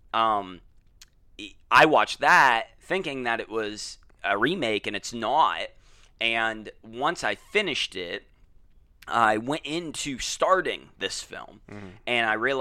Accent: Pittsburgh, Pennsylvania, United States; We're from Pittsburgh.

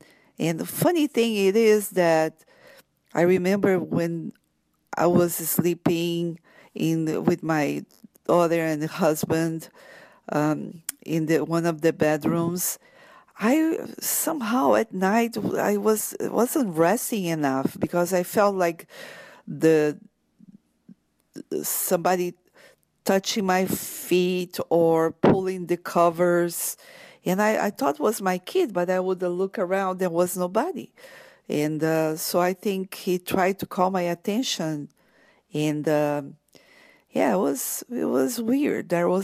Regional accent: Brazil; English is a second language; moved away as an adult; I am from Brazil. I'm Portuguese descendant, and that's why I have this accent. And even though I'm here for 25 years, I can't help it. I still have it.

